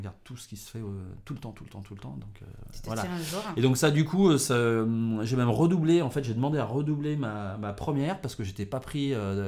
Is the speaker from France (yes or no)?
yes; Lyon, Auvergne-Rhône-Alpes, France; moi, je suis lyonnais.